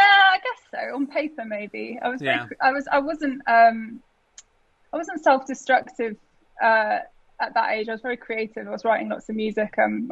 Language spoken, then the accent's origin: English; Trowbridge, South West England, United Kingdom; born there; I was born in Trowbridge, sunny Trowbridge.